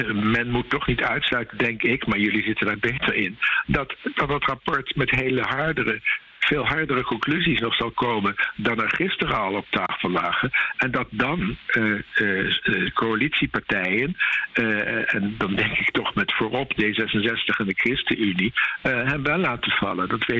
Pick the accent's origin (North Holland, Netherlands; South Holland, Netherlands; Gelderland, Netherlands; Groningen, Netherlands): South Holland, Netherlands; Rotterdam; Want ik ben Rotterdammer, ik woon in Rotterdam, zoals jullie weten.